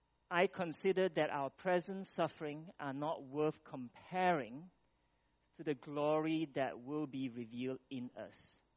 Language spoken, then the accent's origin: English; Malaysia; You know, we sit here as Malaysian, complain about the state of our country.